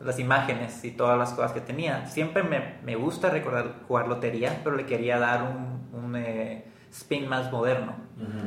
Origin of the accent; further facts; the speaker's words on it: Guatemala; Bueno, yo soy de Guatemala, soy un millennial.